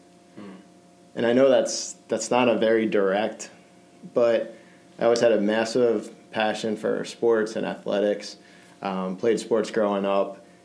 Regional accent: Lancaster, Pennsylvania, United States; I grew up in Lancaster, so about hour and a half west of Philadelphia. I went to college in Virginia

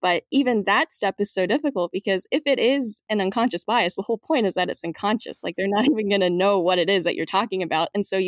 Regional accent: Georgia, United States; my experiences going through the public school system in where I grew up in Georgia.

